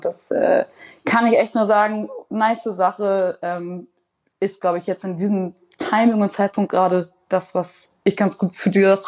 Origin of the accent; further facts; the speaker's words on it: Hamburg, Germany; Ich bin einfach in Wellingsbüttel oben aufgewachsen in Hamburg.